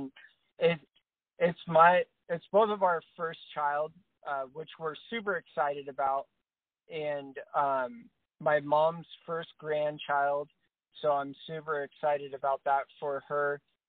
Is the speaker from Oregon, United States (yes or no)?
yes; Oregon, United States; also born or lived in Tennessee; I'm originally from Southern Oregon.